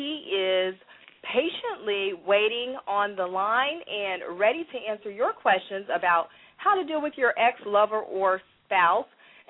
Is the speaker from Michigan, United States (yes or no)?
no; Kansas City, Missouri, United States; We have our guest, Chris Johnson, of my hometown, Kansas City, Missouri